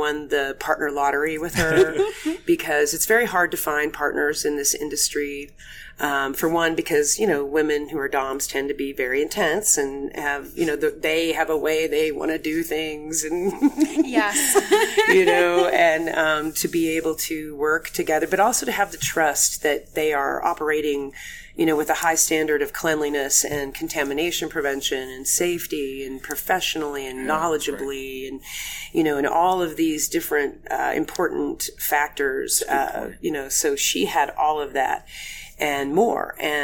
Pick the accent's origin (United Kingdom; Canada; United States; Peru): United States; Oklahoma; also born or lived in Georgia; And, you know, growing up in Oklahoma, living in Georgia, places where these tend to grow wild.